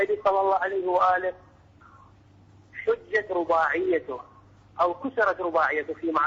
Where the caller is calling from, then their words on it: Iraq; أنا أشكركم طبعا من العراق على هذا البرنامج الطيب